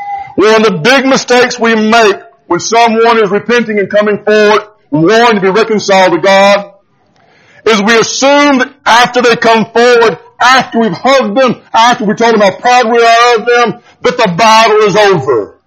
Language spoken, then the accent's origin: English; Grenada, Mississippi, United States; Years ago, when I was growing up in Mississippi, I lived in a small town called Grenada.